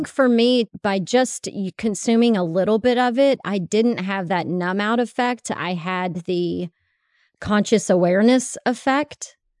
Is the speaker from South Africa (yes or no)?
no; Texas, United States; now in California, United States; I grew up in Texas where, you know, it's few and far between. And you know, you don't talk about it. It's all in the closet. And then, you know, I moved to California to a legal state